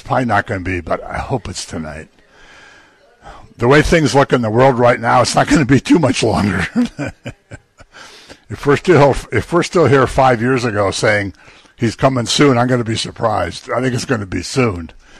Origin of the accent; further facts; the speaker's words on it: Erie, Pennsylvania, United States; We're both from Erie, so we know where Bradford is.